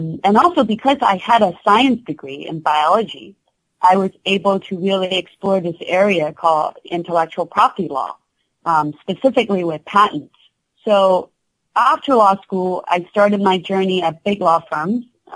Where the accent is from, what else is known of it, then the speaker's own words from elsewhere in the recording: Indiana, United States; I love the Midwest. I love my hometown in Indiana. I still have a lot of wonderful friends there.